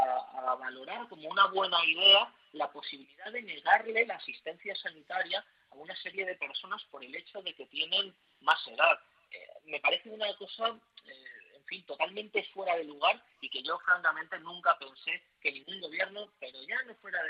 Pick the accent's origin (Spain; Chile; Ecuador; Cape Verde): Spain; Community of Madrid; yo creo que nos avergüenza a todos como madrileños